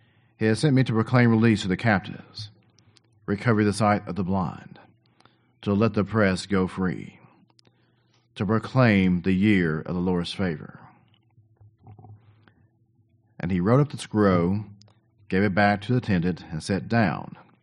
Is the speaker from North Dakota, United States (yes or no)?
no; Calhoun, Tennessee, United States; For myself, I come from Calhoun